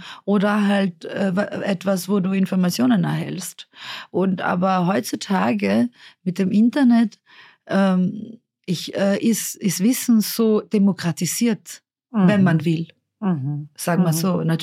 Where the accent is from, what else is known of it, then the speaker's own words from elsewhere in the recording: Innsbruck, Tyrol, Austria; ich bin halt davor in Innsbruck aufgewachsen.